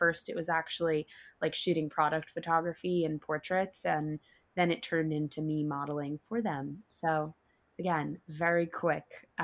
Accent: New York City, New York, United States; I'm 23 years old. I'm from New York City.

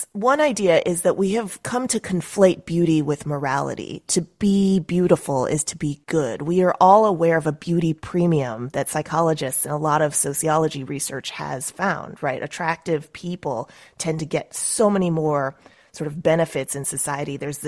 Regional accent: St. Louis, Missouri, United States; it wasn't exactly cool, you know, to be Asian growing up in St. Louis, just because there wasn't really anybody else like me.

